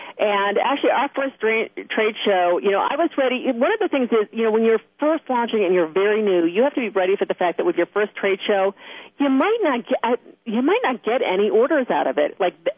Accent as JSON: {"language": "English", "town": "Buffalo", "region": "New York", "country": "United States", "said": "And from Boston, I'm from Buffalo, so we're sort of the same northeastern area."}